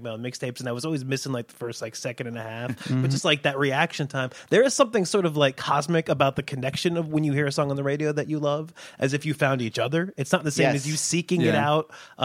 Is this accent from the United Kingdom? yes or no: no; Indianapolis, Indiana, United States; I grew up on Bob and Tom in Indianapolis.